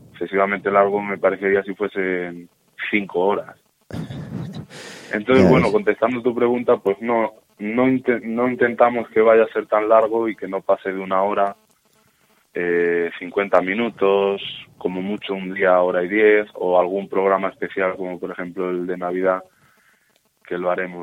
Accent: Toledo, Castilla-La Mancha, Spain; now in Madrid, Spain; yo pues desgraciadamente y no tan desgraciadamente me fui de Toledo en busca de trabajo en Madrid porque había muchísima más demanda y pues gracias a Dios lo he encontrado

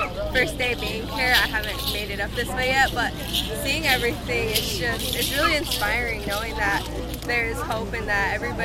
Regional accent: Rosebud Reservation, South Dakota, United States; I am from the Rosebud Reservation, and I represent Santa Gleska University as Ms. SG ….

